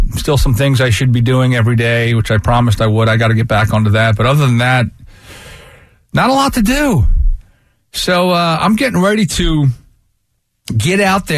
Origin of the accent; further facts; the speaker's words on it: Avalon, New Jersey, United States; You know, I grew up in Avalon, basically, and no beach bars.